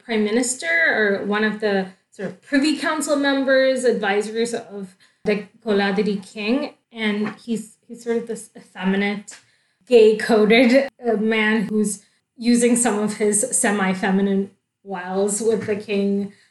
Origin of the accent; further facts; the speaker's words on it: Kerala, India; But in the culture I grew up in the Malayali culture, we have songs mocking